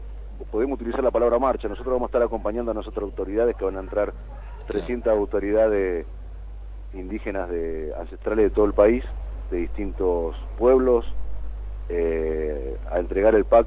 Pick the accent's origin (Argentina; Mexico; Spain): Argentina; Santiago del Estero; mi nombre es indígena y que soy Tonocoté de Santiago del Estero